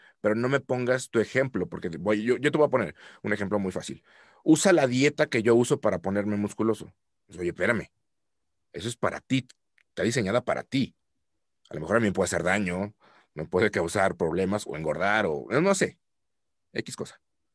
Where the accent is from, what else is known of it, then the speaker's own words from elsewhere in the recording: Aguascalientes, Mexico; Y llego a la Ciudad de México, porque de donde soy, de la ciudad de Aguascalientes, están a 8 horas en bus. Entonces sí está lejos.